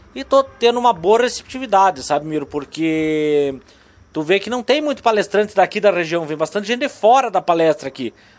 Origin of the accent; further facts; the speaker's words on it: Bom Jesus, Rio Grande do Sul, Brazil; also born or lived in Caxias do Sul; now in Lagoa Vermelha, Brazil; eu sou nascido lá em Bom Jesus mesmo e me criei na fazenda Pedra Branca, um pouco antes de chegar em Bom Jesus. E aí, Miro, depois a gente acaba indo embora, né, para estudar e tudo mais, cidade pequena. Fui morar em Caxias